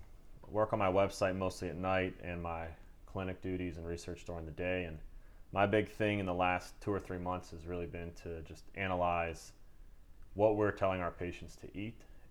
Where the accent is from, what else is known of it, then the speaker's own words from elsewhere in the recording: Pittsburgh, Pennsylvania, United States; I'm from Pittsburgh, but nonetheless, it was a nice swimming pool.